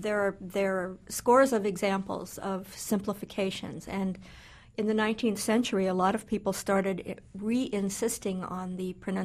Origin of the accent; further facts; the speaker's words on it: Iowa, United States; I know I heard it when I was growing up in Iowa from whites as well as blacks and Latinos. And believe it or not, Iowa is quite a diverse place.